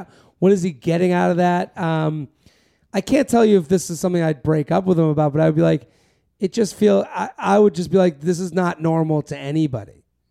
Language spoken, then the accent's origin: English; Massachusetts, United States; Maine, because I used to be, every summer I'd be in Maine and I'm from Massachusetts.